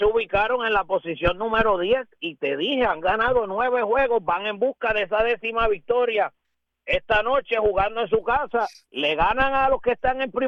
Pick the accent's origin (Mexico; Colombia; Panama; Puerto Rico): Puerto Rico; tenemos que cuidar nuestra esencia como puertorriqueños